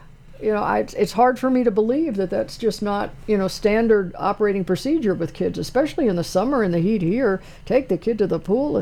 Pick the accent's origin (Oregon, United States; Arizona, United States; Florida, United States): Florida, United States; Bal Harbour; also born or lived in Los Angeles; I grew up in Bal Harbour, Florida, on the Atlantic Ocean, and Los Angeles on the Pacific